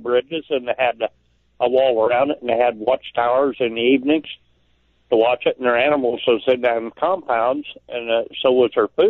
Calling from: Effingham, Illinois, United States; Effingham, Illinois.

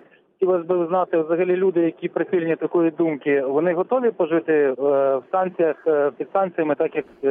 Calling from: Vinnytsia, Vinnytsia Oblast, Ukraine

